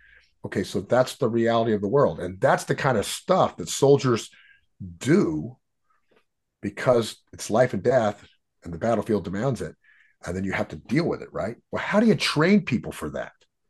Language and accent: English; Houston, Texas, United States; I grew up in a peaceful society. I'm from Houston, Texas, right?